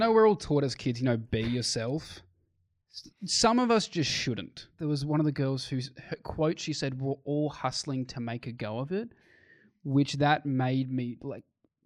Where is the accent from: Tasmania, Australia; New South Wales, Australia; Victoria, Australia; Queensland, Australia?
New South Wales, Australia; as I am from The Shire